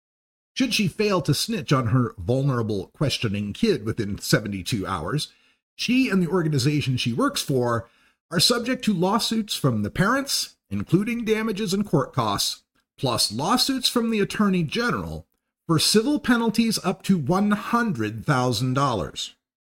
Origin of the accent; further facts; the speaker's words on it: Idaho, United States; So, I just spoke with a social worker back in my home state of Idaho.